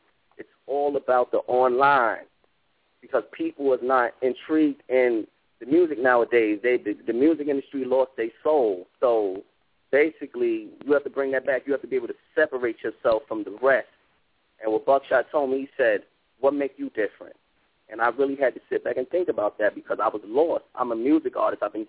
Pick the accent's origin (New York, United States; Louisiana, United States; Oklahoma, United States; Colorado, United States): New York, United States; Brooklyn; I'm from Brooklyn, New York, calling from Brooklyn, New York. I'm an artist myself out of Brooklyn, New York, Crown Heights.